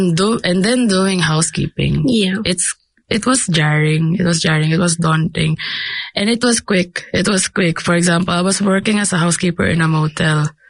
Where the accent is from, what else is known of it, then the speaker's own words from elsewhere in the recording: Philippines; first language Tagalog; English is a second language; I'm Filipino and my primary language is Filipino Tagalog, I'm also quite fluent with English